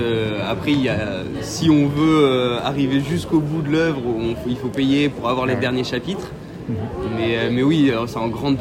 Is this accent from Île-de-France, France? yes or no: no; Biarritz, Nouvelle-Aquitaine, France; Moi je viens du Pays Basque, de Biarritz plus précisément, pas très loin d'Angoulême.